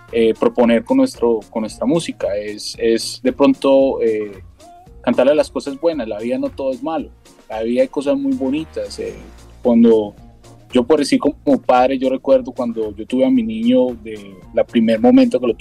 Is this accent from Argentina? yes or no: no; Colombia; now in United States; Yo soy colombiano.